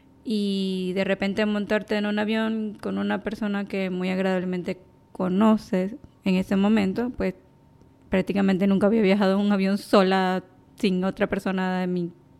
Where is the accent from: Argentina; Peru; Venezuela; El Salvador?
Venezuela; Maracaibo, Zulia; soy de Maracaibo, Venezuela.